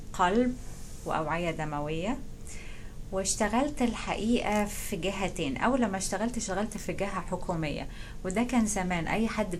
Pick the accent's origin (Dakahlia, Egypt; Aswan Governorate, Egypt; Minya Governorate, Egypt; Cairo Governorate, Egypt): Cairo Governorate, Egypt; Cairo; moved away as an adult; now in United States; أنا اتولدت 1954 في القاهرة. درست في كل الدراسة، ابتدائي إعدادي ثانوي، المدرسة في القاهرة، وبعدين اتخرجت ودرست في جامعة عين شمس كلية الطب.